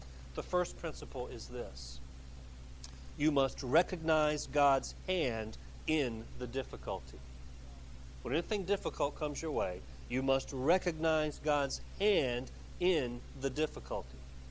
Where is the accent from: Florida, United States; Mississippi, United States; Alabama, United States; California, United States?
Alabama, United States; I was raised in the South. I went to the University of Alabama, and I was raised in the state of Alabama.